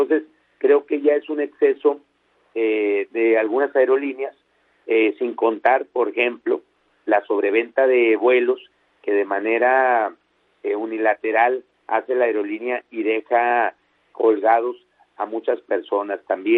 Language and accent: Spanish; Durango, Mexico; now in Mexico City, Mexico; checando vuelos de la Ciudad de México a mi tierra natal, a Durango